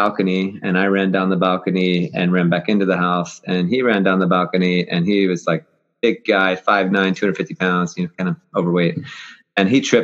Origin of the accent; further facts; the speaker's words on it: West Virginia, United States; Growing up in West Virginia, there wasn't a whole lot to do. We went to Catholic school.